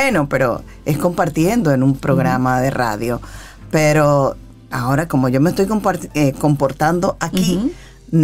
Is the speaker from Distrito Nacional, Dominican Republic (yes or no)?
yes; Santo Domingo, Distrito Nacional, Dominican Republic; Yo soy de Villa Juana, nací en Villa Juana.